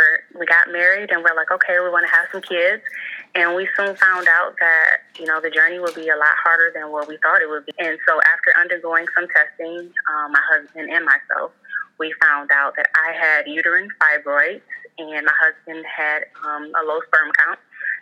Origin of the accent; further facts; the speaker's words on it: Michigan, United States; moved away as an adult; So I am originally from Michigan. I just recently relocated to Arizona.